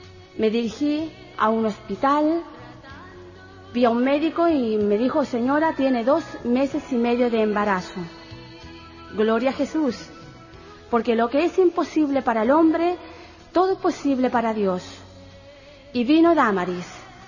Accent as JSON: {"language": "Spanish", "country": "Chile", "lives_now": "Argentina", "said": "Y vinimos desde Chile a colaborar en la parte musical"}